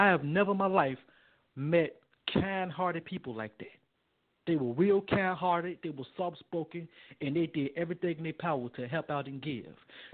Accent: Chicago, Illinois, United States; The Sunday church people, I'm from Chicago. Every block you go on, you go see churches.

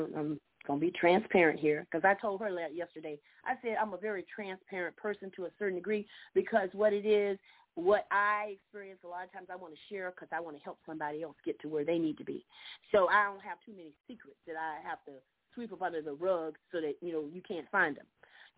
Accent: Orlando, Florida, United States; no, I'm originally from Orlando. I do have some education.

